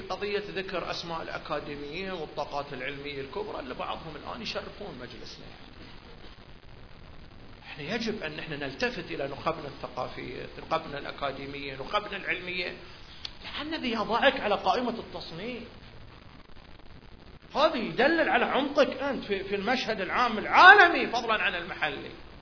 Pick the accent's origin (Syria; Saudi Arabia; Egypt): Saudi Arabia; Eastern Province; بكل صراحة أنا حيل حساوي